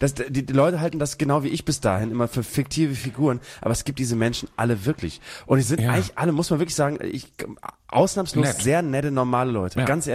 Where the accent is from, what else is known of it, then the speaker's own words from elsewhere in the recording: Bremen, Germany; Als Bremer kriegst du das ja auch